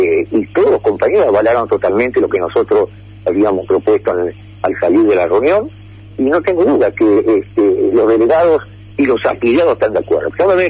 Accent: Argentina; Somos todos argentinos, todos debemos apostar a nuestro país

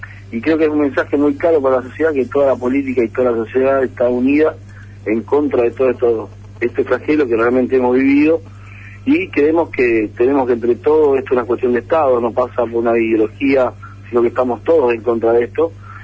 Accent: Santa Fe, Argentina; tenemos que dar el ejemplo como santafesinos

